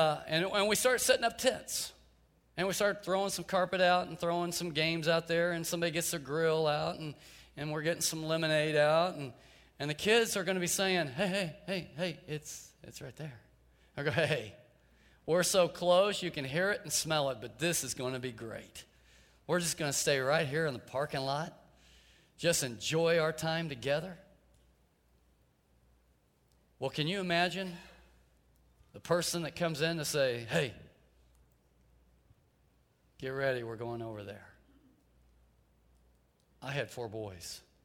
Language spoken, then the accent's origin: English; Tulsa, Oklahoma, United States; I grew up in Tulsa, and a nice part of town had this lake called Swan Lake.